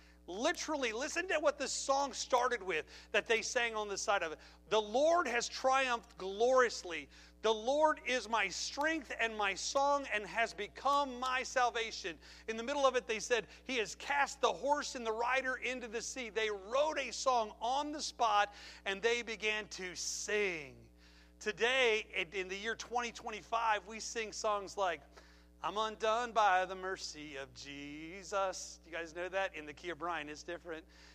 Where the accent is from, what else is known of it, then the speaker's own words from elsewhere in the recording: Pennsylvania, United States; When I was a kid, they used to sing in my church that I grew up in Pennsylvania